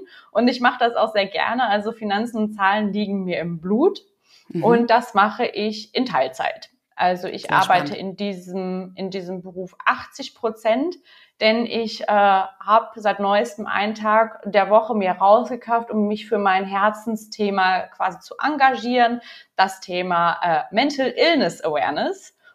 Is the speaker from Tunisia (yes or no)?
no; Cologne, North Rhine-Westphalia, Germany; ich bin Kölnerin